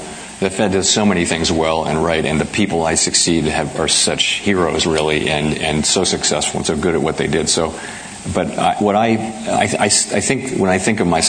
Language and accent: English; Washington, District of Columbia, United States; And I grew up in Washington, D.C., and the whole Washington, D.C. political scene is there.